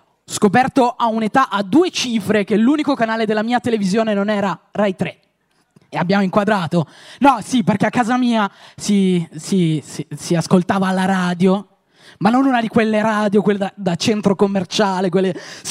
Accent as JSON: {"language": "Italian", "town": "Milan", "region": "Lombardy", "country": "Italy", "said": "io comunque sono di Milano, vengo da un quartiere con un nome un po' difficilmente comunicabile all'esterno, io sono di Porta Romana"}